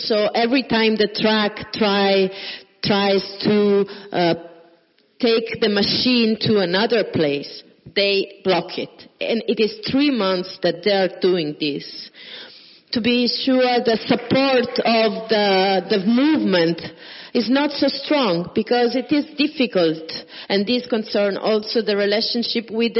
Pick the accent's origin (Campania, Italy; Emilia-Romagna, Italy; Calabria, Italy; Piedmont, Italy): Emilia-Romagna, Italy; Bologna; I come from Bologna, which is both an industrial and a service logistic and building sector or whatever, productive reality.